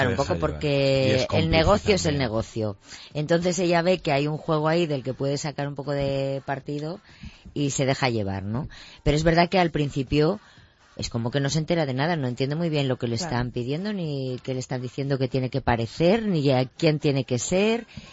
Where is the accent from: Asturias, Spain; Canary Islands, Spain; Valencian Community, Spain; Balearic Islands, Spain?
Asturias, Spain; yo soy asturiana y cada vez que vengo a Málaga lo disfruto muchísimo.